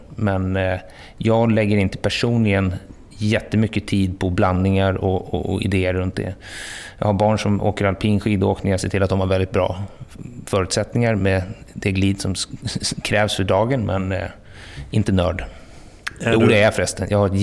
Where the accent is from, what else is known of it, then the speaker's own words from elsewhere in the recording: Enköping, Uppsala County, Sweden; Jag är uppvuxen utanför Enköping på landet, 2 mil utanför